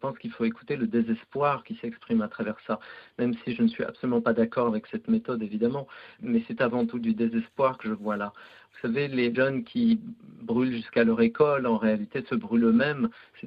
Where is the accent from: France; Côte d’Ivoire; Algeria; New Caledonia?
Algeria; born there; Oui, bien sûr, tout me lie à l'Algérie. C'est mon berceau, c'est ma langue natale, c'est le tissu même de mon être, c'est ma peau.